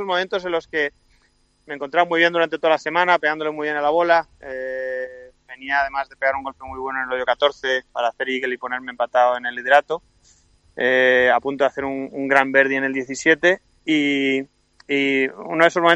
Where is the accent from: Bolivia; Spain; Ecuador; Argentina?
Spain; now in United States; Yo soy español, muy honrado, siempre muy orgulloso de España